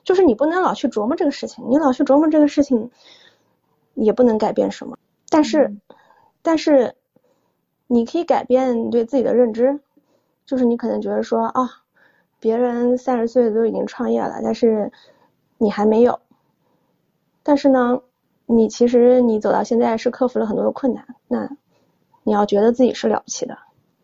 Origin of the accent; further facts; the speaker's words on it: China; born there; 我不仅是女性，我还出生在中国，然后我在中国我也没有出生在北京、上海。